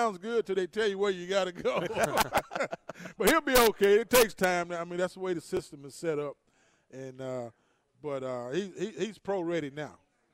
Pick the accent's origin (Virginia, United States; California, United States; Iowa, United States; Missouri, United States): Missouri, United States; St. Louis; Oh, big Cardinals fan, because originally I'm from St. Louis, Missouri by birth. Born there, and back when I was growing up, most inner-city black kids, we played baseball.